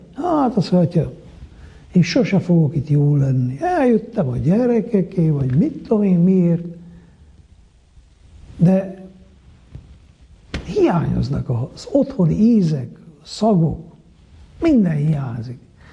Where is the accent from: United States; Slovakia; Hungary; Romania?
Romania; Miercurea Ciuc, Harghita; nekem mondjuk Csíkszeredában, mert én itt nőttem fel